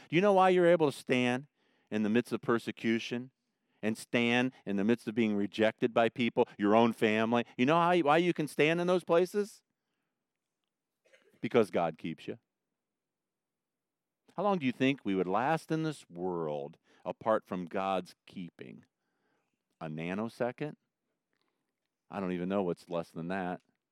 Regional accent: Ohio, United States; I grew up in Northern Ohio, Amish country.

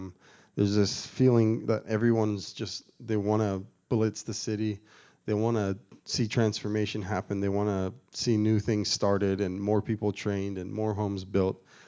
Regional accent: Australia; now in Mazatlan, Mexico; for me, I came over from Australia with our base directors to start the base in Mazatlan.

